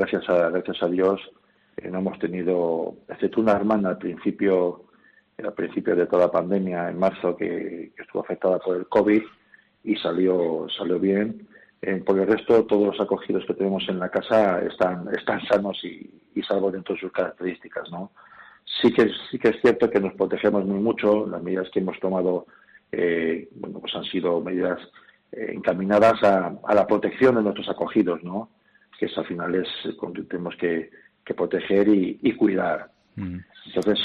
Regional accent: Valladolid, Castile and León, Spain; now in Albacete, Spain; yo no soy de Albacete, soy de Valladolid, pero bueno, la acogida que he tenido aquí en Albacete, en esta gran ciudad, ha sido magnífica y maravillosa

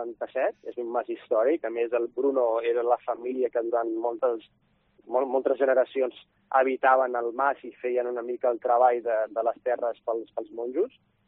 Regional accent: Barcelona, Catalonia, Spain; Jo soc de Barcelona

